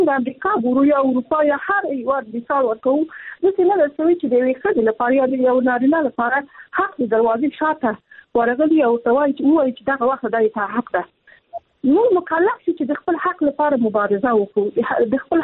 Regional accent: Afghanistan; زه خپل په افغانستان کې پیدا شوی په افغانستان کې لوی

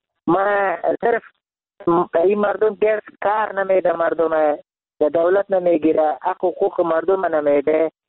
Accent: Jalalabad, Nangarhar, Afghanistan; من خودم افغان هستم، ننگرهار هستم، از خار شهر جلال آباد

